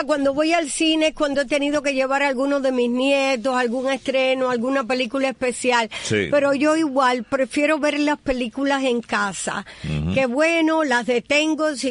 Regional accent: Santiago de Las Vegas, Havana, Cuba; yo que vivía en un pueblo en Santiago de Las Vegas, uh-huh. En mi pueblo había dos cines.

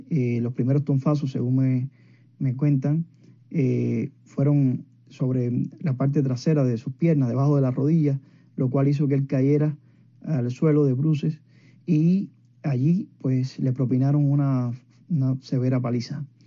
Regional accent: Cuba; yo vengo del interior de Cuba y nací entre dos ríos, entre el Aguacil y el Aguanó, en un pueblo con nombre indígena, Tawayabón.

